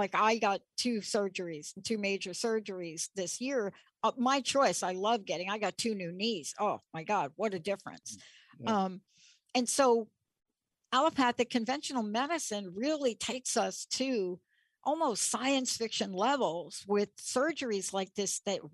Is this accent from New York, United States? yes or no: yes; New York, United States